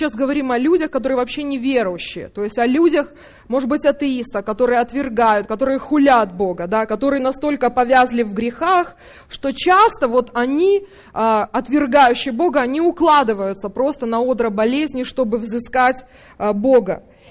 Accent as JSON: {"language": "Russian", "town": "Kremenchuk", "region": "Poltava Oblast", "country": "Ukraine", "tie": "born or raised there", "said": "Это мой родной город Кременчуг."}